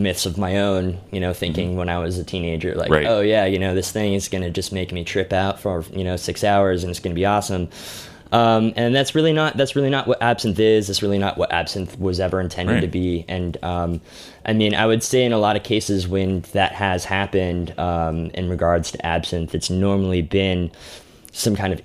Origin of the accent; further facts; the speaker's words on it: Tucson, Arizona, United States; Tucson. Yeah. Well, you know, there wasn't a lot